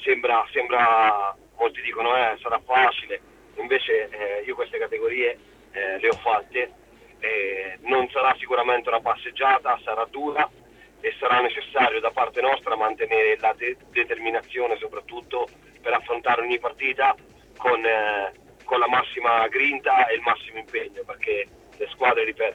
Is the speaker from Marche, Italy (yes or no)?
yes; Porto Recanati, Marche, Italy; perché sta a Porto Recanati, che è il mio paese.